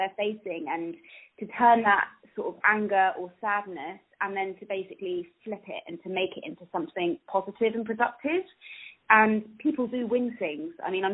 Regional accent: Portsmouth, South East England, United Kingdom; I grew up in Portsmouth and, you know, didn't go to particularly good state comp

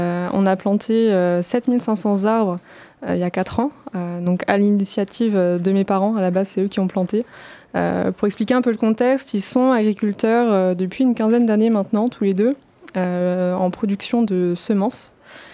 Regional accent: Loudun, Nouvelle-Aquitaine, France; Non, on est de Loudun.

